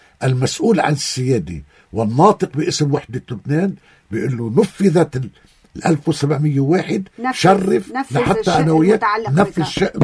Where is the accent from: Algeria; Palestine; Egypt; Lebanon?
Palestine; نحن بس سلمنا سلاحنا كفلسطينيين